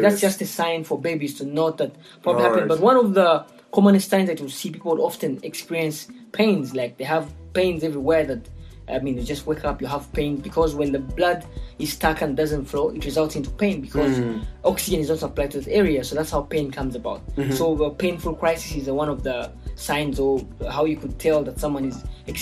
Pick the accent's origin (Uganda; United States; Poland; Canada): Uganda; Yeah, so I'm from Uganda. Yeah. I mean, Uganda is in East Africa. That's like next to Kenya and Tanzania, East Africa community.